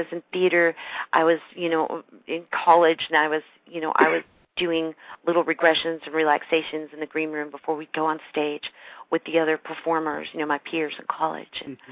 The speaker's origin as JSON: {"language": "English", "country": "Ireland", "said": "That might give you a little hint that I'm an Irish woman."}